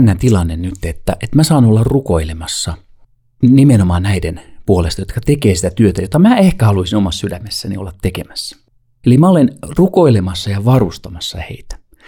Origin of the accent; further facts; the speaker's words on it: Ethiopia; moved away as an adult; Mä olen syntynyt ja kasvanut Etiopiassa.